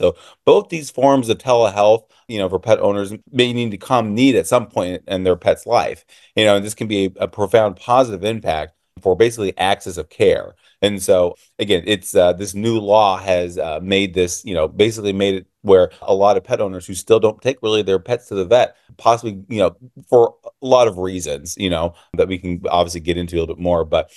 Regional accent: Illinois, United States; I am from Illinois.

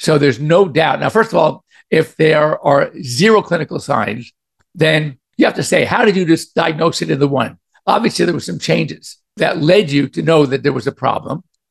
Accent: New York, United States; moved away; I used to be a Yankees fan because I grew up in New York. We moved here to California in 1962.

